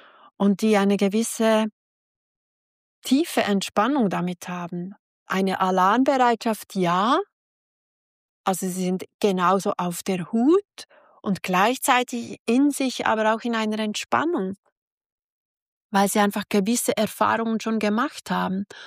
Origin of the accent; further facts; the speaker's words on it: Switzerland; ich komme aus der Schweiz und meine Heimat ist unglaublich sicher und beschaulich.